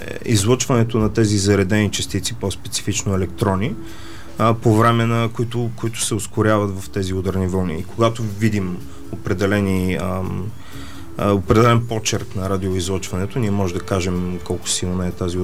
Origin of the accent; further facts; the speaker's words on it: Plovdiv, Plovdiv Province, Bulgaria; И тъй като съм от Пловдив